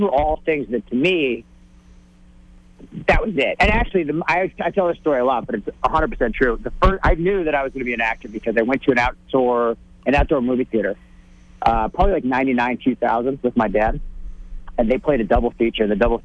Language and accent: English; Saint Paul, Minnesota, United States; Yeah, that's right. I was born in St. Paul and I lived in a lot of different places in the Twin Cities. I moved about 13 times.